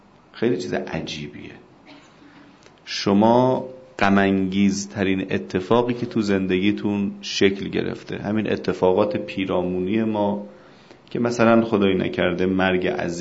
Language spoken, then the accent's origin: Persian; Iran; ما ایرانیم، خیلیمون مثلا سید نیستیم، از تبار قریش نیستیم